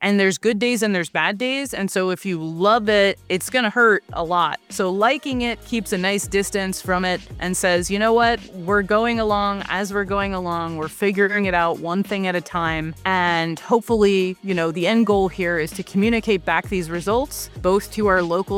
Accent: United States; I think this is, for me, just maybe one of my core values as an American.

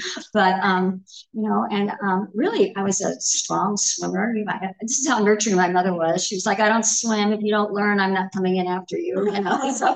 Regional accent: California, United States; I grew up in California, state of California. I did not grow up in California like we know it. I grew up out in the Mojave Desert. I grew up on a naval base out there.

